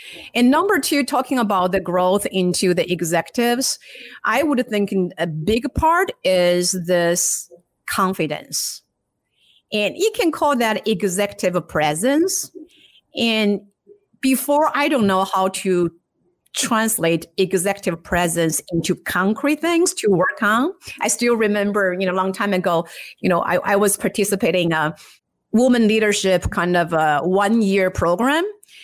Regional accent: China; English is a second language; And that's a thing in China, well, in my hometown in particular.

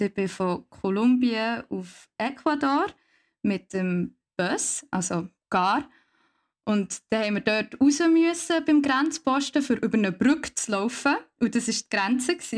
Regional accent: Switzerland; und von wo bist du? Dann habe ich so gesagt, ja, vor der Schweiz.

